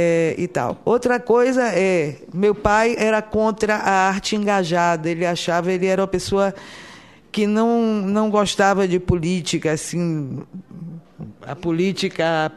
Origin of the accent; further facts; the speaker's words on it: Salvador, Bahia, Brazil; Eu, nascido e criado em Salvador, sou testemunha disso.